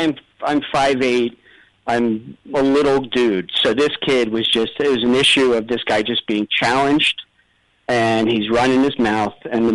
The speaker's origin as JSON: {"language": "English", "country": "United States", "said": "And I said, listen, I'm American."}